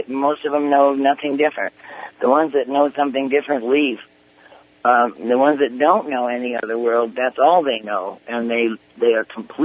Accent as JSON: {"language": "English", "town": "Spokane", "region": "Washington", "country": "United States", "tie": "born or raised there", "said": "I grew up in Spokane, Washington, on the South Hill of Spokane"}